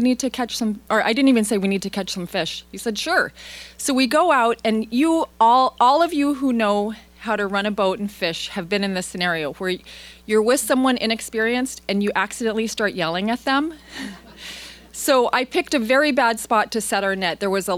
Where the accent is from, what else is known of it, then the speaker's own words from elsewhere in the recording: Alaska, United States; I grew up commercial fishing on the Kuskokwim River.